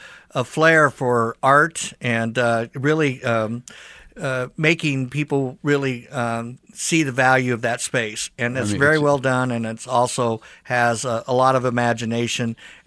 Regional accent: Indianapolis, Indiana, United States; So I'm from Indianapolis and we have 162 miles of paved trail.

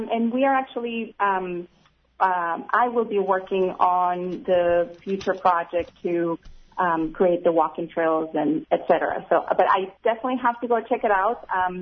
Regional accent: Texas, United States; Still bracing for the winter because I'm coming from South Texas

